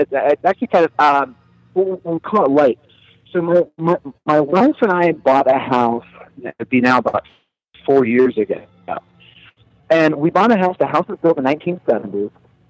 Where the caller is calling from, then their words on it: Erie, Pennsylvania, United States; from Erie, Pennsylvania.